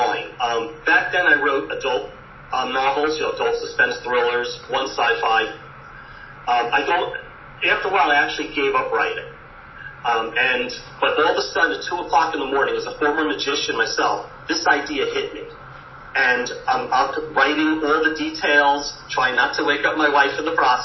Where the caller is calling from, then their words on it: New York City, New York, United States; I'm coming all the way across the ocean from New York City.